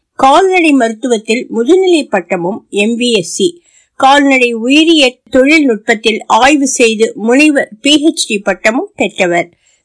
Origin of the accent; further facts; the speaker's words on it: Devanallur, Tamil Nadu, India; born there; திருநெல்வேலி மாவட்டம் தேவநல்லூரில் பிறந்தேன்.